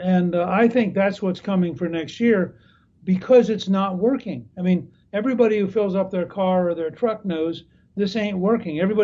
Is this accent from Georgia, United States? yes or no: yes; Georgia, United States; I mean, in my home state of Georgia, there's no question that Fulton County, which is our biggest county, had very corrupt election last time.